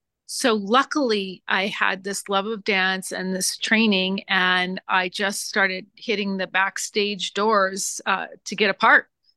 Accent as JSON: {"language": "English", "town": "Las Vegas", "region": "Nevada", "country": "United States", "tie": "born or raised there", "said": "I grew up in Las Vegas, and we had programs here where you could actually get a lot of your credits out of the way before your senior year"}